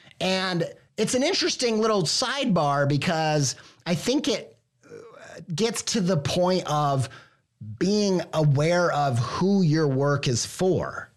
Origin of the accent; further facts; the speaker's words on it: Midwest, United States; I'm an idiot from the Midwest.